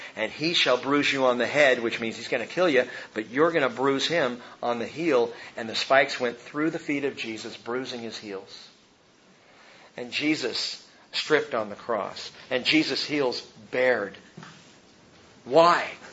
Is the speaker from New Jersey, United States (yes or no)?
no; California, United States; I grew up in Southern California. You lived on the beach because you wanted to be dark.